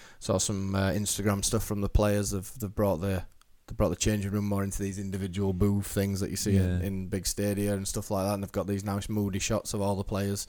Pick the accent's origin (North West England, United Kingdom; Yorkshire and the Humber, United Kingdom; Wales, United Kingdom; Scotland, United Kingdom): Yorkshire and the Humber, United Kingdom; Barnsley; I'm from Barnsley. I can't afford out.